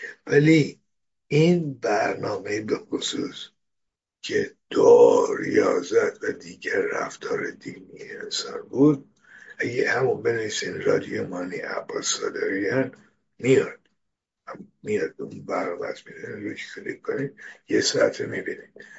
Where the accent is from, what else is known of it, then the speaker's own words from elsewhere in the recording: Iran; born there; توی ایران به دنیا آمدم مسلمان بودم